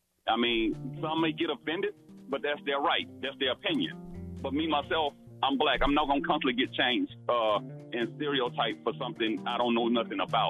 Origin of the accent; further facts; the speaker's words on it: United States; born there; I have ancestors that may have come from Africa, but I was born right here in America. I'm 43. I'll be 44 this year.